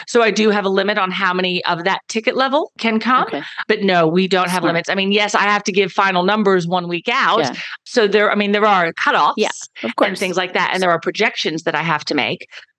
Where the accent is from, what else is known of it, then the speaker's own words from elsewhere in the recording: Dallas, Texas, United States; and I should know this because I'm from Dallas, but I still call it Cowboys Stadium